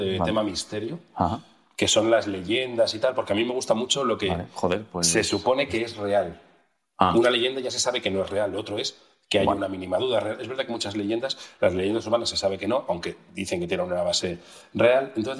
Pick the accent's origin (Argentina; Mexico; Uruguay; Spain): Spain; Galicia; Yo soy de Galicia